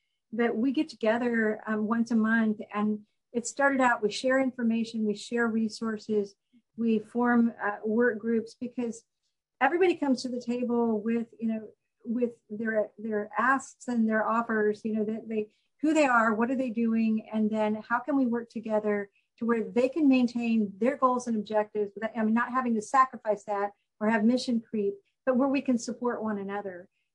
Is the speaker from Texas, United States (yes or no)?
yes; Texas, United States; I'm from Texas and people tend to just say what they think.